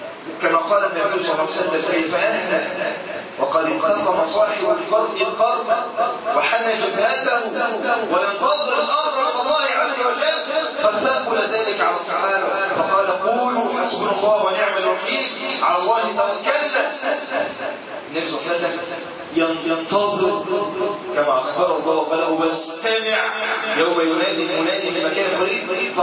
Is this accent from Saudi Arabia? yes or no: no; Egypt